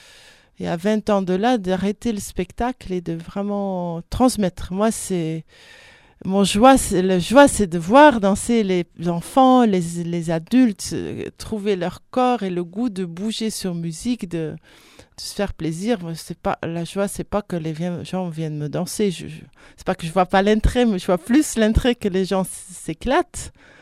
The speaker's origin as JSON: {"language": "French", "country": "Belgium", "said": "Oui, je viens de la Belgique."}